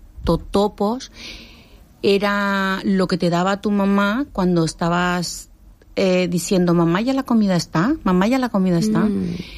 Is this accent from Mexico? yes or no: yes; Mexico; also born or lived in Honduras; yo nací en Honduras, pero a la semanita ya estaba viviendo en México y estuve viviendo ahí pues todo el tiempo. O sea, he sido criada en México.